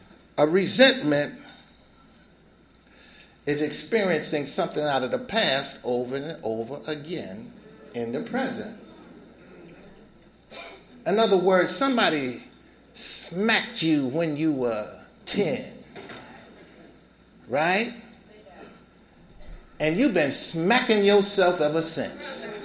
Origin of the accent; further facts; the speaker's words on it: Newark, New Jersey, United States; I used because I'm from Newark, shit. Yeah. That's what we do. If you grow up in Newark, you get high.